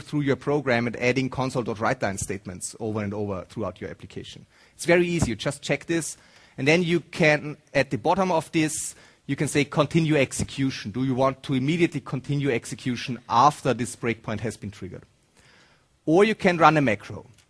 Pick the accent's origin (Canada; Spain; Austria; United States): Austria; now in Germany; So, and I'm from Austria, but moved to Germany quite a while ago, and so I'm way too used to this now.